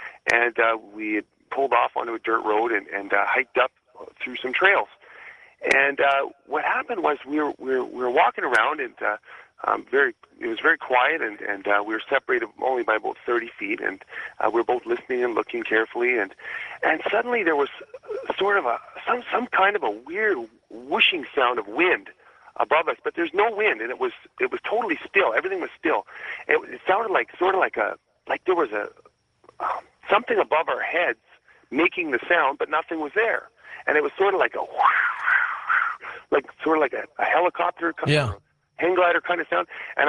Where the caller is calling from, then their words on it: White Rock, British Columbia, Canada; I'm from White Rock, British Columbia, Canada